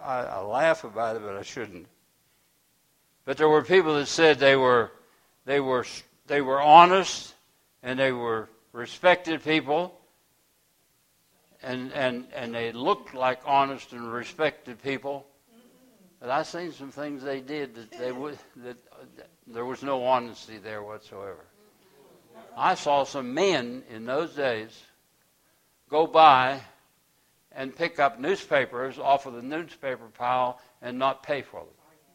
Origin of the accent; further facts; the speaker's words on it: United States; Because I'm first a Christian, and I'm second an American.